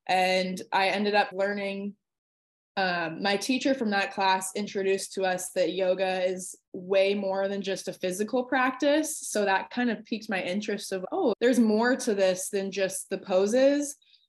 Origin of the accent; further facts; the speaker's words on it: Arizona, United States; So I'm 24 years old. I'm born and raised in Arizona. I went to college at Arizona State.